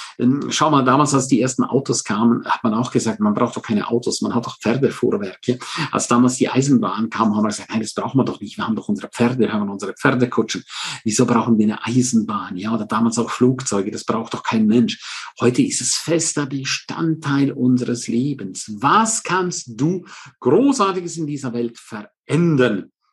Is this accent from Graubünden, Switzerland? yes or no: yes; St. Moritz, Graubünden, Switzerland; Wenn ich zum Beispiel an meine Heimat St. Moritz denke